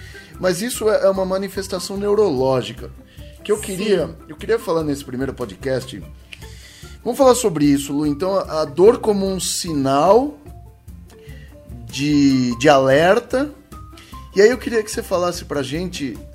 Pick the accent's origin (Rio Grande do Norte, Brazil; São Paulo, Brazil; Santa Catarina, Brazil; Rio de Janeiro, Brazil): São Paulo, Brazil; Só que eu sou paulistano, então...